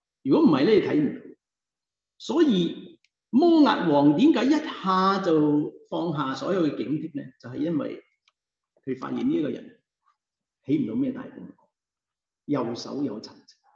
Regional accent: Hong Kong; 我哋香港長大

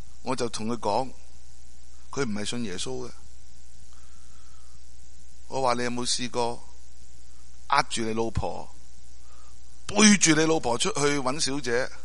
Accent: China; 我爱我的国家，我是中国人，我爱我的同胞。

